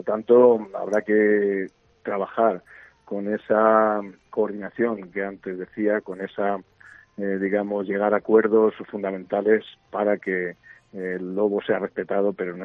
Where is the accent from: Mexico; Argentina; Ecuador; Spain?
Spain; Ávila, Castile and León; Cierto, y más tratándose en mi tierra, ¿no? Yo digo que no hay abulense que se precie que no lleve Ávila en la mente y en el corazón, ¿no?